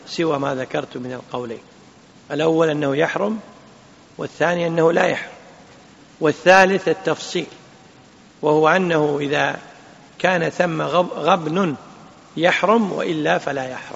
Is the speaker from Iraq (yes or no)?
no; Kuwait; عندنا بالكويت يقولون إيش علاقتك في الموضوع؟ هذه هي نفسها.